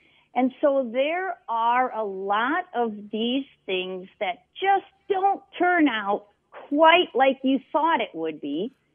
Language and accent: English; Minnesota, United States; So I started out in one of those projects in 3M at my high school. I'm from the Twin Cities.